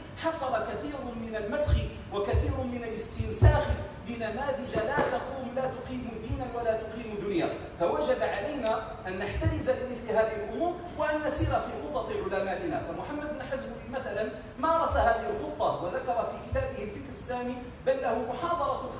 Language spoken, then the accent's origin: Arabic; Morocco; عندنا في المغرب